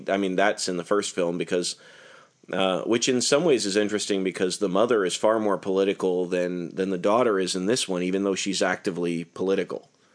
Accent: Canada; I'm Canadian, so I just want to refresh my American history.

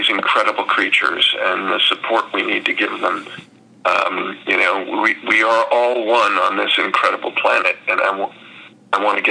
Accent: California, United States; I know I grew up on the True Life Adventures as a kid, seeing them on, you know, Sunday evening on Wonderful World of Disney, and I was living in the suburbs of Los Angeles, not much connection with nature

